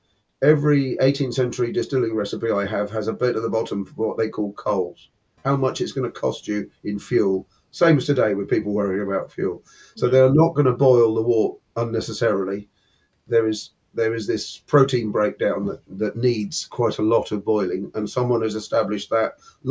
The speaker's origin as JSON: {"language": "English", "region": "East of England", "country": "United Kingdom", "tie": "born or raised there", "said": "We grew up on the Suffolk Fens and learnt to scythe."}